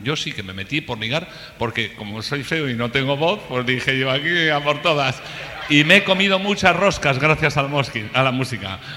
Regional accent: Asturias, Spain; Yo voy a romper, como buen asturiano, voy a romper el fuego.

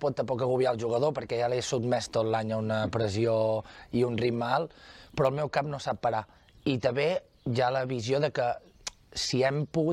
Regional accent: Banyoles, Catalonia, Spain; jo no sóc de Besalú, jo sóc de Banyoles

